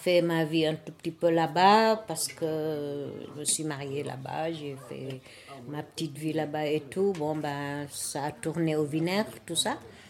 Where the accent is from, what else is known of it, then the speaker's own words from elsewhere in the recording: Dakar, Senegal; Je suis né à Dakar, à la Gueule Tapée, à Soumbédioun. Bon, jusqu'en CM2, on avait des maîtres